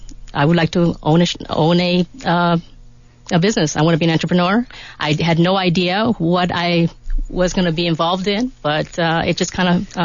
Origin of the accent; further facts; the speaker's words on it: New York, United States; now in Tucson, United States; Oh, I'm from back east